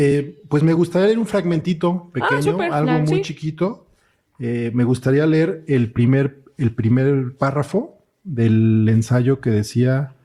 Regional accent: Mexico City, Mexico; Yo soy de aquí de la Ciudad de México, ¿no?

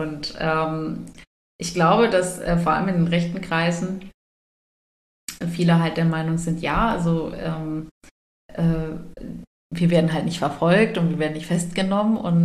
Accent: Oldenburg, Lower Saxony, Germany; Und zwar war ich komme aus Oldenburg und an dem Tag war ich, da war CSD in Oldenburg

